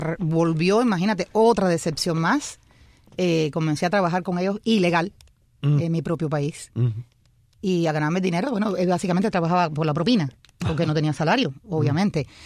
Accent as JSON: {"language": "Spanish", "town": "Bahía Honda", "region": "Artemisa", "country": "Cuba", "tie": "born or raised there", "said": "Me mandan a buscar a mi pueblito de Bahía Honda"}